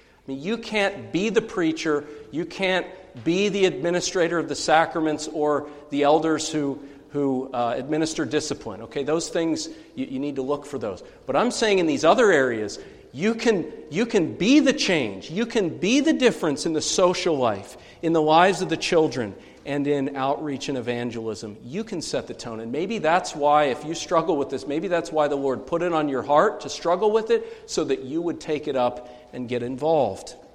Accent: Pennsylvania, United States; I'm originally from Lancaster County in Pennsylvania

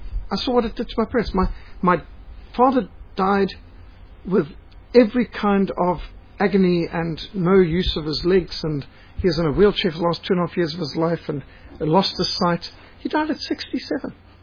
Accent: Zimbabwe; when I was growing up in Rhodesia

